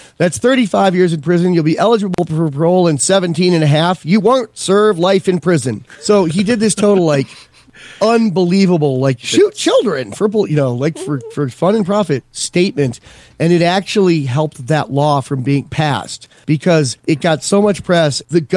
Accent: Ireland; I'm Irish.

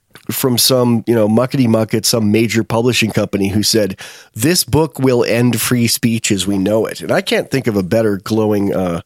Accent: Westfield, New York, United States; I grew up in Westfield, New York, and one town over, Sherman, New York.

